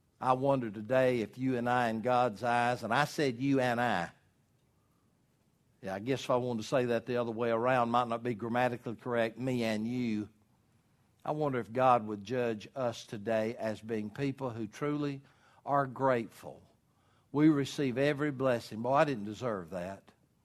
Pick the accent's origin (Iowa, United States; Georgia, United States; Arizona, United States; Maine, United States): Georgia, United States; Hartwell; between my hometown of Hartwell and Elberton